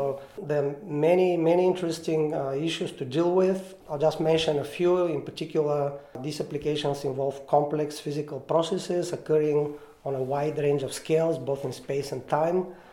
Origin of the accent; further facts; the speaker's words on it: Bulgaria; moved away as an adult; now in United States; I'm originally from Bulgaria, so I did my undergraduate education in Bulgaria. I got a master's degree in mathematics from University of Sofia.